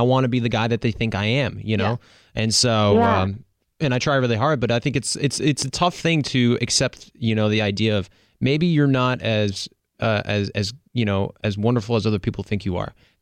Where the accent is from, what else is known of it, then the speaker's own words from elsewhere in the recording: East Coast, United States; because I grew up on the East Coast.